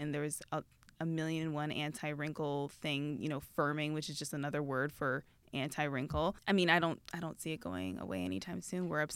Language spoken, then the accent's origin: English; Canada; It's my fun fact around here. I'm Canadian. I have met Trudeau one time.